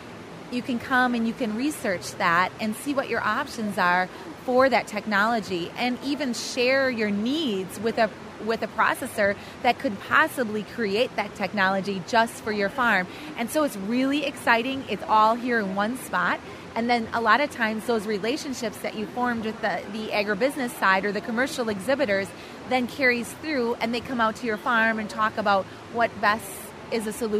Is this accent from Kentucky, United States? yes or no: no; Wisconsin, United States; So we're from Northeast Wisconsin, and my husband and I have four children